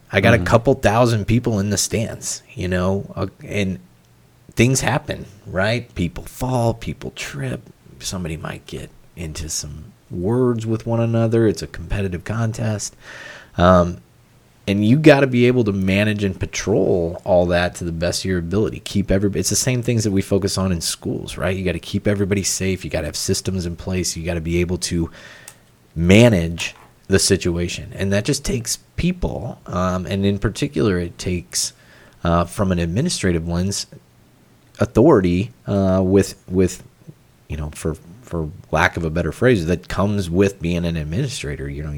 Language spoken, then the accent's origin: English; Ireland; born there; Well, I was born in Ireland.